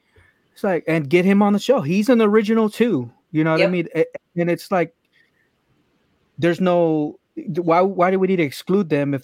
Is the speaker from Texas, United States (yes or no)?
yes; Corpus Christi, Texas, United States; I'm Hispanic. I grew up in Corpus. I'm born here.